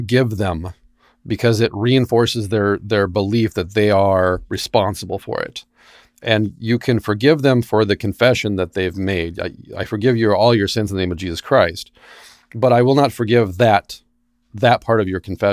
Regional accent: Ireland; I'm a recovering drug addict and I'm Irish.

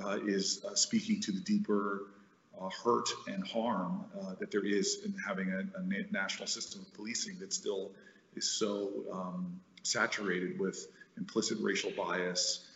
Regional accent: United States; And in this moment where I feel just as an American

